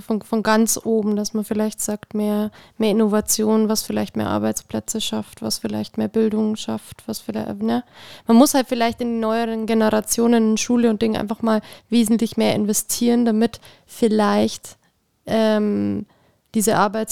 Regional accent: Germany; Ich als Deutsche

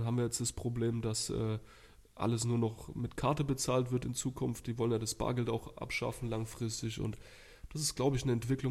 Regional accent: Thuringia, Germany; born there; now in Würzburg, Germany; also geboren bin ich ursprünglich in Thüringen.

